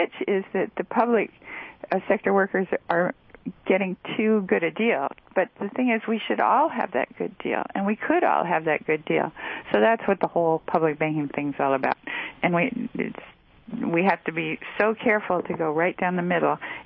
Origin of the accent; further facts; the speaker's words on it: Dearborn, Michigan, United States; Yeah, I grew up in Dearborn, Michigan, which is Henry Ford City.